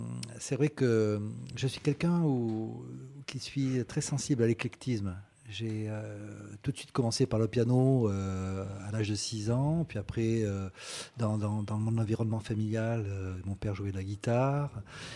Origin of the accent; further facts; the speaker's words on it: Marseille, Provence-Alpes-Côte d'Azur, France; also born or lived in Paris; Alors, j'ai fait mes classes à Paris, mais en fait, je suis marseillais au départ.